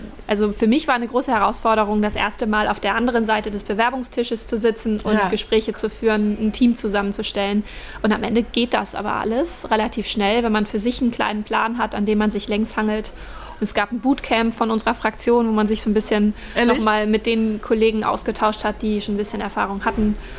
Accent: Rendsburg, Schleswig-Holstein, Germany; born there; Genau, nee, in Rendsburg bin ich geboren.

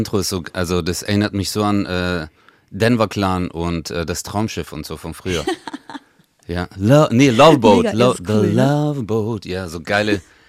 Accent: Stuttgart, Baden-Württemberg, Germany; born there; now in Karlsruhe, Germany; Also ich bin gerade in K-Town, in Karlsruhe represent. Ich bin ja gebürtiger Stuttgarter, aber bin seit 5 Jahren hier in Karlsruhe.

